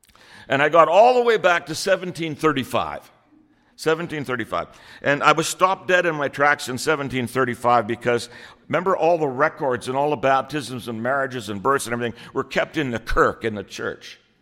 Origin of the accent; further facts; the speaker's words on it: Ireland; I'm an Irishman, so I like stories.